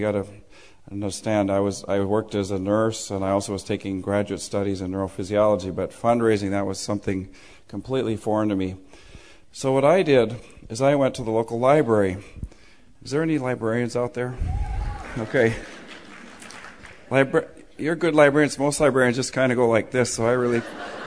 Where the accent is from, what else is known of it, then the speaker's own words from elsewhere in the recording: Midwest, United States; And I'm from the Midwest, so the best translation I can think of the word chizale is "what the heck."